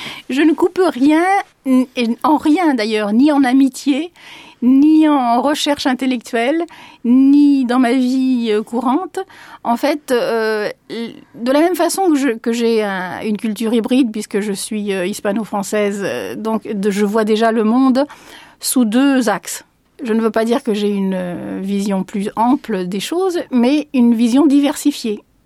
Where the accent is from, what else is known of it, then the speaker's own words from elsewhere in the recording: Saint-Maur-des-Fossés, Île-de-France, France; born there; mon père étant lui-même moitié français, moitié espagnol. Donc moi, ça m'en fait 75%. Et comme je suis née ici à Paris, enfin à Saint-Maur-des-Fossés très exactement